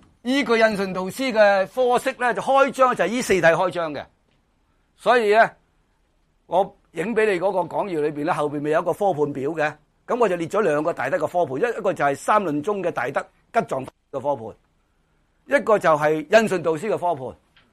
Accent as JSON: {"language": "Cantonese", "country": "China", "said": "我哋中国人读中论都好多种嘅入路嘅"}